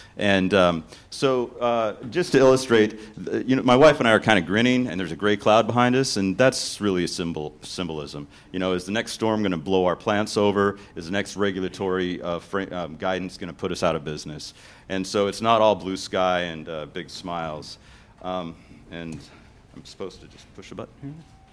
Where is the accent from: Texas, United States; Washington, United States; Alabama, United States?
Washington, United States; I'm from Washington State.